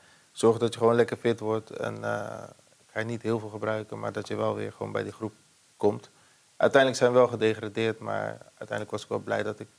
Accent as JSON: {"language": "Dutch", "region": "Randstad", "country": "Netherlands", "said": "Ik kon veel wedstrijden spelen en ik wilde weer richting de Randstad, waar ik vandaan kom."}